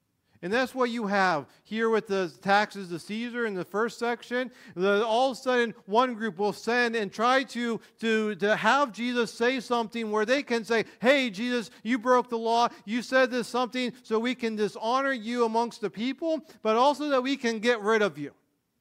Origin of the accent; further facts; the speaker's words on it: Erie, Pennsylvania, United States; when I was growing up in Erie, my dad would work in Erie